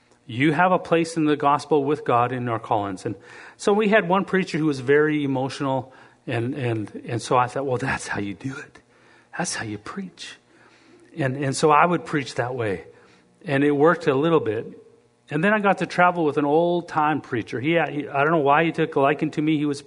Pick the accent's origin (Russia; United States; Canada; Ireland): Canada; maybe I'm Canadian, but not all Canadians are like me.